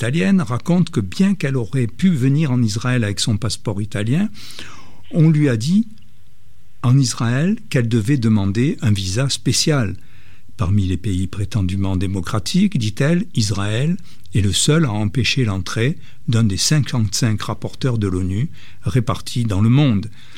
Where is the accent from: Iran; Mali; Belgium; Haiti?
Iran; J'ai grandi en Iran, j'étais une autochtone du Moyen-Orient, cette mémoire est toujours vive en moi